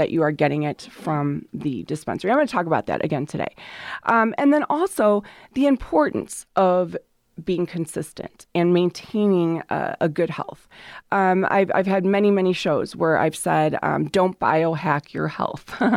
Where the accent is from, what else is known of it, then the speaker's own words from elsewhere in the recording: Crystal Lake, Illinois, United States; I'm from the Woodstock, Crystal Lake area.